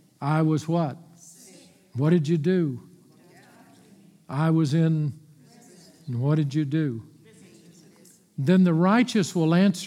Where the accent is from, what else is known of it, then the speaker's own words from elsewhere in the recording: Texas, United States; I'm from Texas. I'm good at exaggeration and hyperbole.